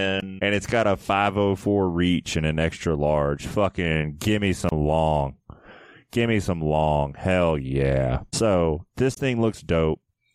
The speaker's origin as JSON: {"language": "English", "town": "Memphis", "region": "Tennessee", "country": "United States", "tie": "born or raised there", "said": "It's got a fucking Z in it, and I grew up in Memphis."}